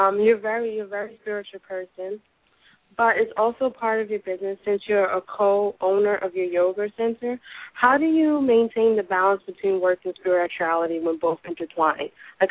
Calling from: Brooklyn, New York, United States; I'm calling from Brooklyn, New York.

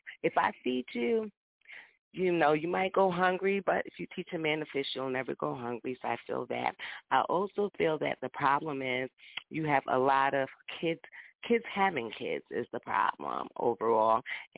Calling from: Philadelphia, Pennsylvania, United States; I'm calling from Philadelphia.

